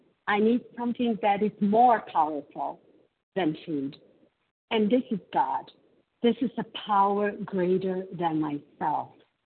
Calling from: Brazil; I'm a recovered compulsive overeater, owned by God's grace and mercy, and I'm calling from Brazil.

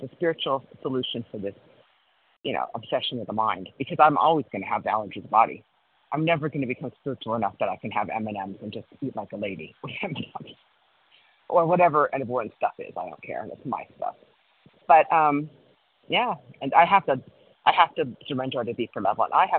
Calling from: Cody, Wyoming, United States; from Cody, Wyoming

